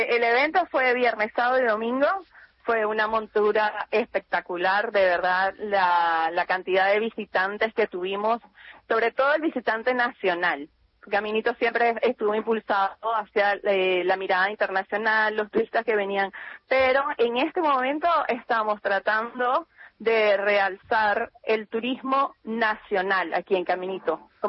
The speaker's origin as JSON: {"language": "Spanish", "country": "Venezuela", "said": "Soy de Venezuela."}